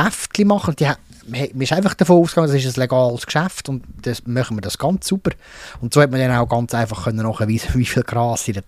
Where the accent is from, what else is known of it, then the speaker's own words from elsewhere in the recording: Lucerne, Switzerland; dort im St. Carli-Quartier und Luzern, wo ich aufgewachsen bin